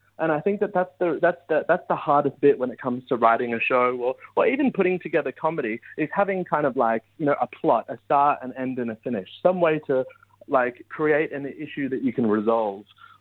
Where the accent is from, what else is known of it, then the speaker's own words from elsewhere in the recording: Melbourne, Victoria, Australia; I always say that I'm from Melbourne, but I'm spiritually from Perth.